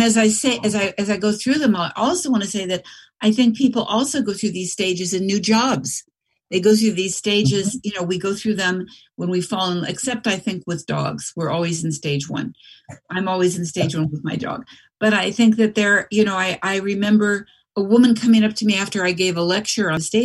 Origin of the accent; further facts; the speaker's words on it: San Francisco, California, United States; I'm from San Francisco. I grew up with restaurants. I grew up going to plays. I grew up thinking tomatoes came from Safeway